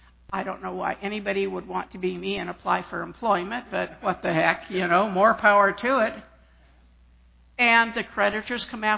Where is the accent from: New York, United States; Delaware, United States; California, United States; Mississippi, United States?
California, United States; El Segundo; also born or lived in Inglewood; I was born in Inglewood at the Stark's Nest Lying In Hospital. But I like to say I was born in El Segundo because that was where I was raised.